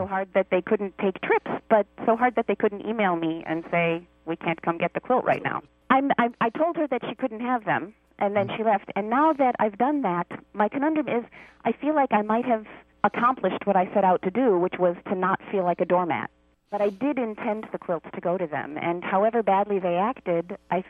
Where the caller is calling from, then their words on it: Portland, Oregon, United States; From Portland, Oregon.